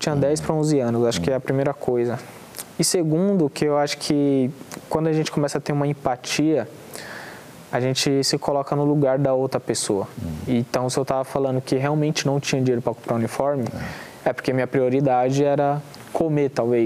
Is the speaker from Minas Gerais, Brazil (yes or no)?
no; São Paulo, Brazil; E é o lugar onde eu nasci, né? Tenho muitos amigos, tive momentos especiais assim da minha infância.